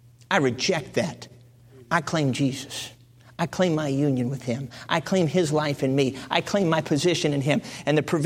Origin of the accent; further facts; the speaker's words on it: Chicago, Illinois, United States; Now, I grew up in Chicago. I had to get used to this.